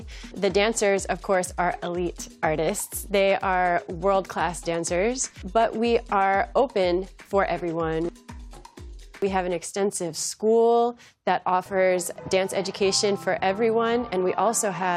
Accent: Columbia, Maryland, United States; And my parents, I grew up in Columbia, Maryland.

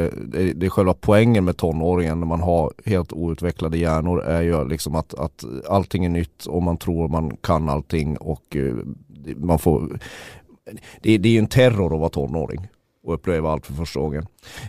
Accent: Sweden; Det kanske man bara tycker som svensk

